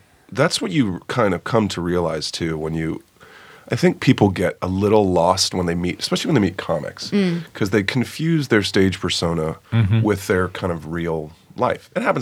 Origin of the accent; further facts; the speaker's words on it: St. Louis, Missouri, United States; You know, I'm from St. Louis, but like I've been out here long enough to where like I'm pretty comfortable out here.